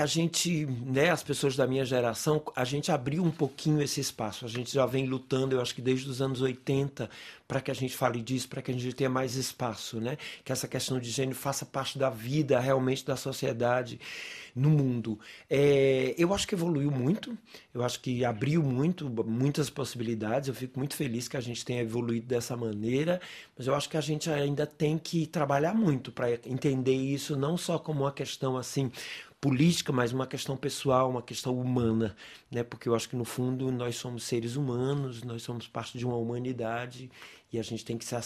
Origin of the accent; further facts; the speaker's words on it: Teresina, Piauí, Brazil; fazem 14 anos que eu voltei a trabalhar também no Brasil, em Teresina, no Piauí, de onde eu venho, e escolhi Teresina porque é a minha cidade